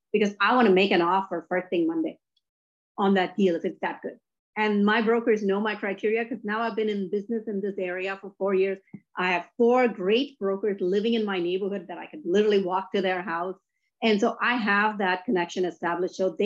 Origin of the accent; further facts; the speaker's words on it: India; moved away as an adult; now in United States; I grew up in India with parents making $50 a month. I wanted to come to the US